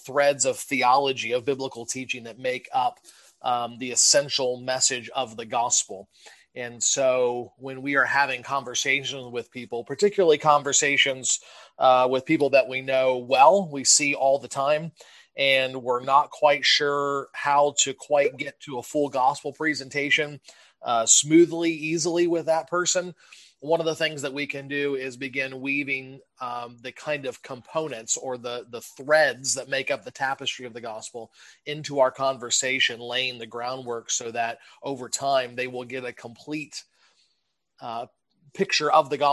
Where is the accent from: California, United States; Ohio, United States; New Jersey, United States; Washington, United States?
Ohio, United States; also born or lived in Michigan; I'm originally from Southern Ohio, pastored in Michigan for about 13 and a half years